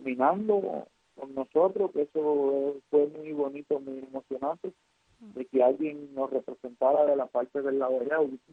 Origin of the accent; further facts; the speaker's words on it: Cuba; somos cubanos